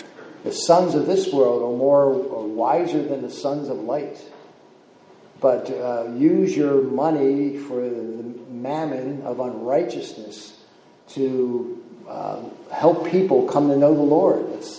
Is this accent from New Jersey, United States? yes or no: yes; New Jersey, United States; I'm from the Jersey Shore. I used to grow up as a little kid doing seining in the Barnegat Bay where I live.